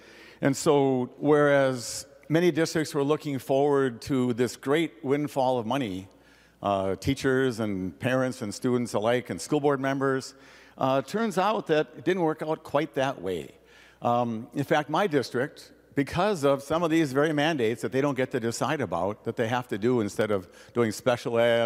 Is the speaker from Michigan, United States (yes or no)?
no; Anoka, Minnesota, United States; Growing up in Anoka schools